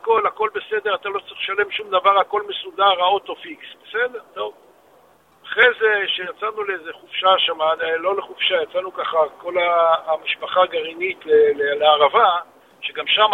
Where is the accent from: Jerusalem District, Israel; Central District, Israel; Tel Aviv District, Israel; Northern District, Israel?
Central District, Israel; Ra'anana; אנחנו מרעננה במשפחה.